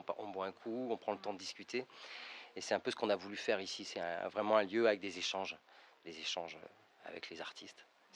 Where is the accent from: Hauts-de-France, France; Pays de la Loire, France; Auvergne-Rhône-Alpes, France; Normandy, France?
Auvergne-Rhône-Alpes, France; Grenoble; dans des MJC à Grenoble, parce que je viens de Grenoble.